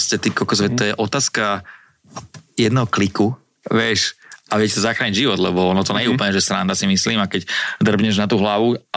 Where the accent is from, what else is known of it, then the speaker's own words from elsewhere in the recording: Pezinok, Bratislava Region, Slovakia; Ja som z Pezinka, vieš, že pekná zjazdovka, máme 500, 700, 1000.